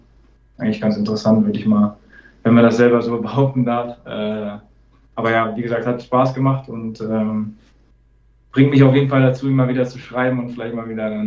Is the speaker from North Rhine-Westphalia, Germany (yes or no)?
yes; Dortmund, North Rhine-Westphalia, Germany; Also in Dortmund ist jetzt auch nicht viel mehr los, da wo ich her bin.